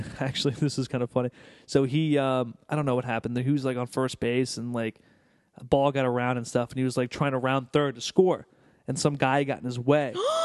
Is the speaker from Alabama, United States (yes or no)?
no; Maryland, United States; I'm like, yeah, I grew up in Maryland.